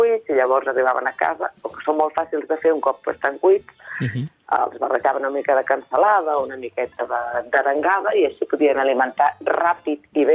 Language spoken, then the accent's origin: Catalan; Catalonia, Spain; Jo soc del Vallès Oriental i allà la mongeta del Ganxet hi ha veneració